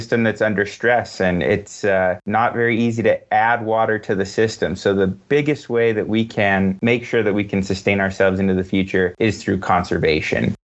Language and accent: English; Las Vegas, Nevada, United States; You know, I was born and raised here in Las Vegas, so I deeply care about the community.